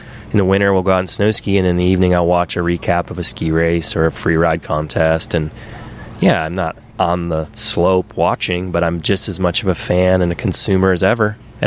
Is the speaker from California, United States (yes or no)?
no; Michigan, United States; Well, I grew up in Michigan. My parents were teachers. We lived on a lake in the summer.